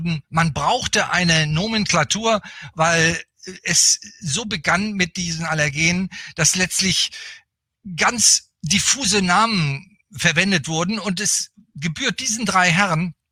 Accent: Bremen, Germany; now in Berlin, Germany; auch wenn ich jetzt schon viele Jahrzehnte in Berlin lebe, mit Unterbrechung. Ich bin eigentlich Bremer, komme aus Norddeutschland, also ein Fischkopf.

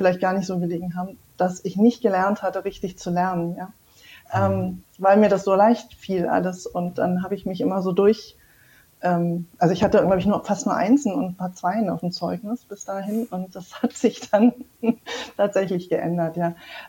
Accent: Berlin, Germany; Ich bin aufgewachsen in Berlin, in West-Berlin. Sehr behütet und hatte eine wunderschöne Kindheit. Mit meinen Eltern und meiner Oma in einem Haus.

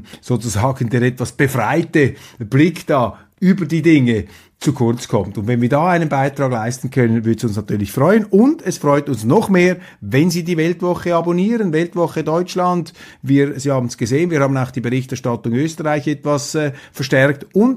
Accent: Switzerland; Da hält man sich als Schweizer immer etwas zurück mit Einschätzungen und Tipps. Wir Schweizer hätten es auch nicht so gerne, wenn die Deutschen uns immer in die Innenpolitik hineinplaudern würden.

